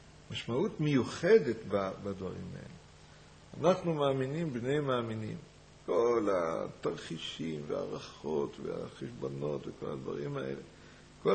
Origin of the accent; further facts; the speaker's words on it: Jerusalem, Jerusalem District, Israel; לנו, אנחנו הירושלמים, נדמה לנו, נולדנו כאן, חיינו כאן. זה פשיטה.